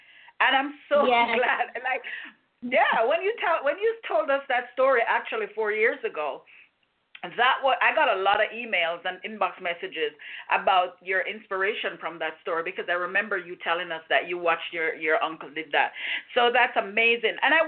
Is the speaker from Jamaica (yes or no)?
yes; Jamaica; you're from Haiti, I'm from Jamaica.